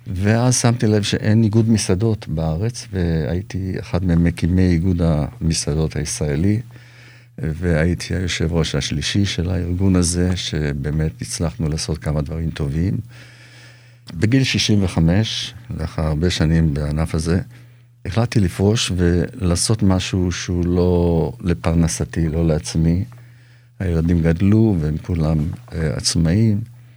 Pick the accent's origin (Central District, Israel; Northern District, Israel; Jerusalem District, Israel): Central District, Israel; Petah Tikva; born there; אני נולדתי בפתח תקווה, לפני קום המדינה, בשנת 45'